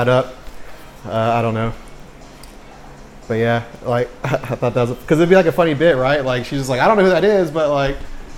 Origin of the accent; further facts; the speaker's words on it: Peru, Indiana, United States; Yeah. Well, I'm from Peru, Indiana.